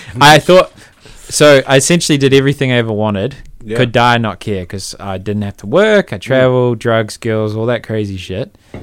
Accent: Palmerston North, Manawatū-Whanganui, New Zealand; Palmerston North.

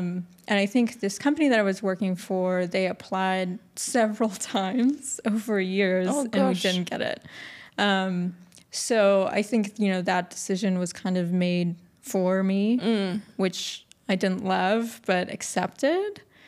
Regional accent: Dubai, United Arab Emirates; moved away as an adult; I grew up in Dubai and I went to DA and went to Yale after that.

